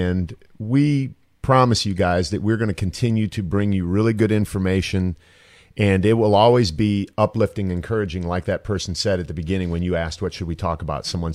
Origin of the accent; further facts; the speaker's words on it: Canton, Ohio, United States; I was just in Canton, Ohio, where I grew up in Canton specifically has, my brother is a fireman.